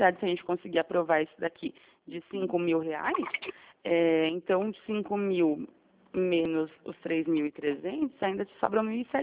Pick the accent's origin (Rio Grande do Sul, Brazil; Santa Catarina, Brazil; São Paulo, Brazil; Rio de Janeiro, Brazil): São Paulo, Brazil; São Roque; É que eu sou de São Roque também, trabalho em São Roque.